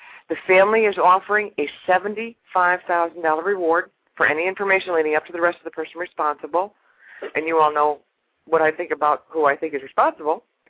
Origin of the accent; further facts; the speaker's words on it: Illinois, United States; because I'm from Illinois, Plainfield is a very unique area.